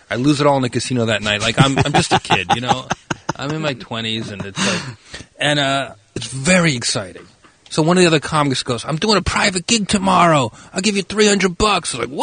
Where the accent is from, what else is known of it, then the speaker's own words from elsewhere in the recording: New Jersey, United States; I'm from New Jersey.